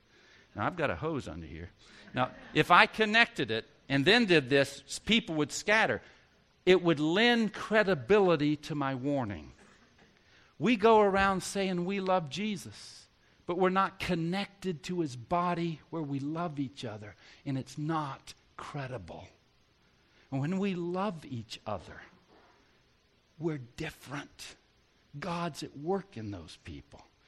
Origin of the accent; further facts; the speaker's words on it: the South, United States; I grew up in the South and I put Martin Luther King in a box.